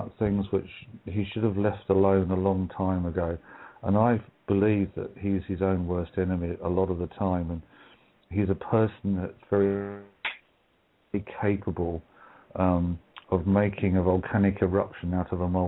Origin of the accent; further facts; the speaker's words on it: Wales, United Kingdom; we're all from Wales.